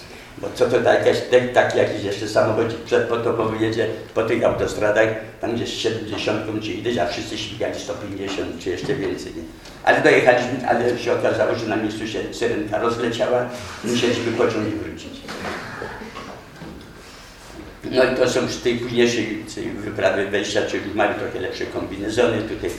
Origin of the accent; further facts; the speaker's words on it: Zakopane, Lesser Poland, Poland; Pojechałem jako jedyny Zakopiańczyk do 66 roku